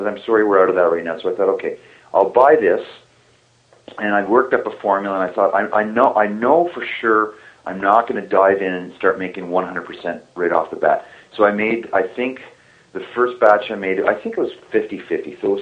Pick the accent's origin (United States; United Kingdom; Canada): Canada; Toronto, Ontario; He's a Quebecois, and I'm a Maudit Anglais, right? I'm from Toronto